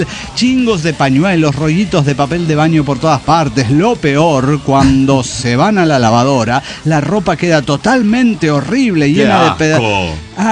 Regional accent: Medellín, Antioquia, Colombia; de Medellín, Colombia.

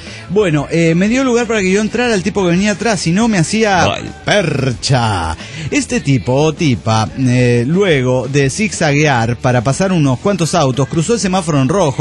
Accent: Querétaro, Mexico; de Querétaro, México.

